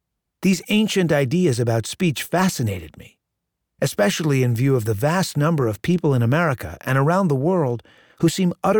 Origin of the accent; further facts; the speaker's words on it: Minneapolis, Minnesota, United States; also born or lived in New York City; my hometown, which is to say that 22 years after deliberately disconnecting from Minneapolis by moving to New York City, I'd circled back